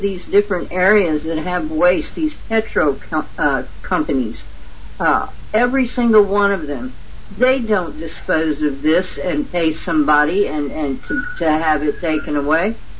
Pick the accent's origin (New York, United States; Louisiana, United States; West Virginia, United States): Louisiana, United States; I grew up in Louisiana.